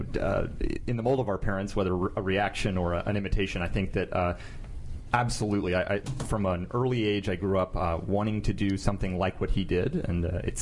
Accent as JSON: {"language": "English", "town": "Nashville", "region": "Tennessee", "country": "United States", "said": "I'm from Nashville, Tennessee."}